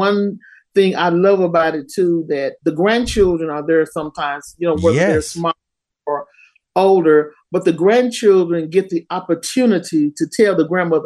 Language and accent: English; Dallas, Texas, United States; Well, I grew up in South Dallas off of Bear Street on Doris. And I grew up